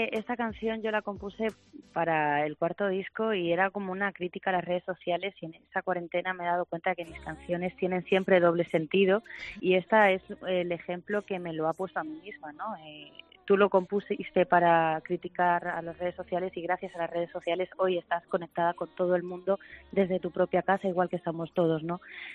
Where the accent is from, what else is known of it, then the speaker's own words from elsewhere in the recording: Talavera de la Reina, Castilla-La Mancha, Spain; somos de todos de Talavera, o al menos algunos que viven en Talavera, ¿no?